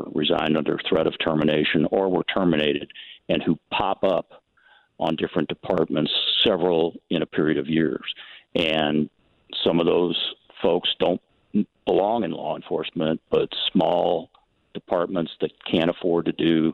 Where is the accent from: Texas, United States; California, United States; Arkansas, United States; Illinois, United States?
Illinois, United States; East St. Louis; born there; I was born in East St. Louis. When I was born in East St. Louis, the population was 80,000.